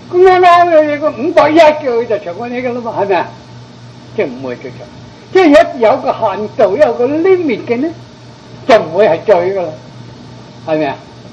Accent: China; 所以我们中国人都很聪明啊

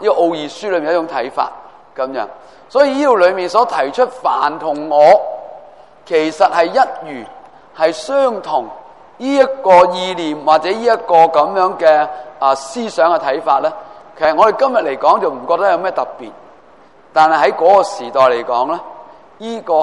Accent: China; 而喺我哋中国人都系噶

